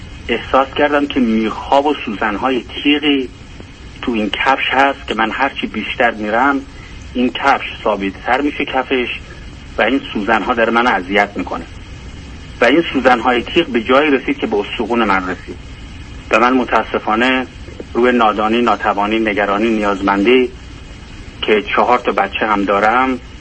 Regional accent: Iran; born there

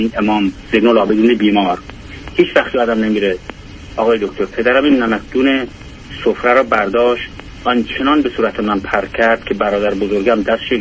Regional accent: Iran; born there

